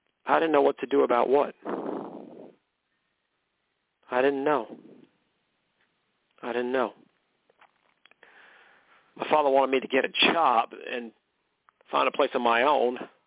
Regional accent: McKinleyville, California, United States; I was born and raised in McKinleyville, California. McKinleyville, where horses have the right of way. I spent most of my life there, really.

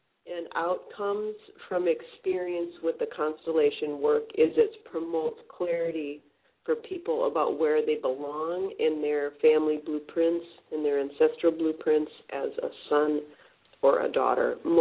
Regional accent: United States; You know, I am an American, and I work in this American field of consciousness

